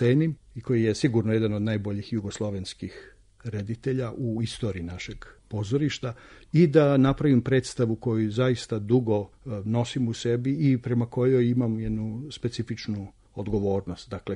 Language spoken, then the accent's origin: Serbian; Serbia; accent: Ekavian; first language Ekavian; Nije znao da zapravo ja govorim ekavicom i da je moj maternji jezik ekavica